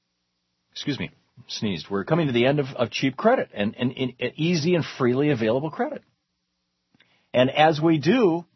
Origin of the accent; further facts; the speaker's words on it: Michigan, United States; I remember growing up in Michigan, and we had the Detroit News and the Detroit Free Press.